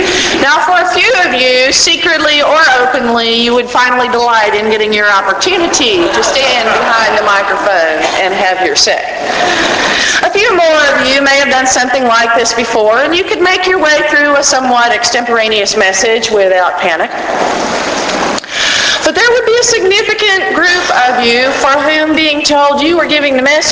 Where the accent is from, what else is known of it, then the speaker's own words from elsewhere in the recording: Waco, Texas, United States; I can remember the first time that I drove from Waco, my hometown, to Fort Worth by myself.